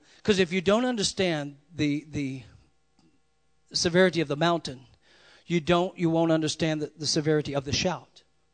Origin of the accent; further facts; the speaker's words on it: Louisiana, United States; I'm from Louisiana. The biggest mountain was an anthill.